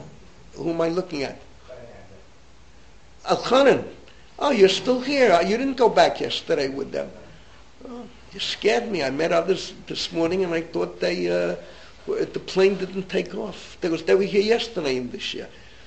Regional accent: Bronx, New York, United States; I grew up in the Bronx. It was a spiritual wasteland.

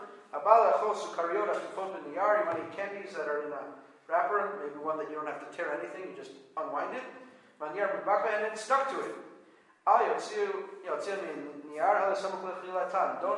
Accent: New York City, New York, United States; like in my hometown of New York City.

